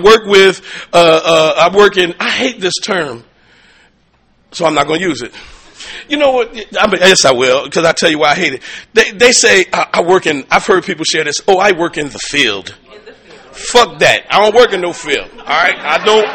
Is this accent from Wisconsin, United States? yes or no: no; Trenton, New Jersey, United States; By the way, I'm from Trenton, New Jersey, capital area, Narcotics Anonymous.